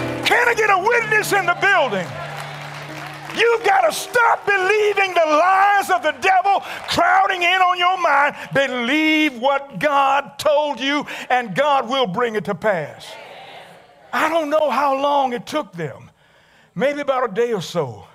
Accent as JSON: {"language": "English", "town": "Halifax", "region": "Nova Scotia", "country": "Canada", "said": "Down in Halifax, where I'm from, I know they say it's police. We say police."}